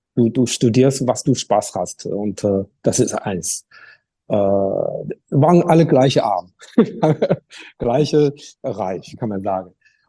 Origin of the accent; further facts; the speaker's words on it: Qingdao, Shandong, China; German is a second language; moved away as an adult; now in Germany; Deswegen habe ich entschieden, den Job gekündigt und nach Deutschland zu studieren gekommen.